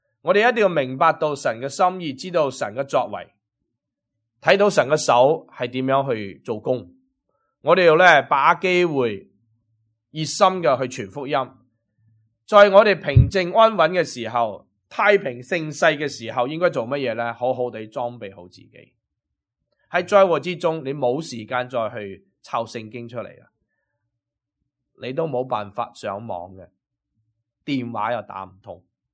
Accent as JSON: {"language": "Cantonese", "country": "China", "said": "而且今次系我哋中国人嘅地方地震，系我哋中国人自己嘅同胞，自己嘅民族啊。"}